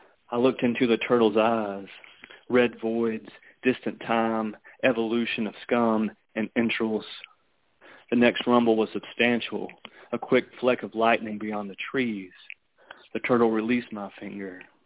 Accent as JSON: {"language": "English", "region": "North Carolina", "country": "United States", "tie": "born or raised there", "said": "Like I said, I'm from Western North Carolina. I grew up in the foothills of the mountains."}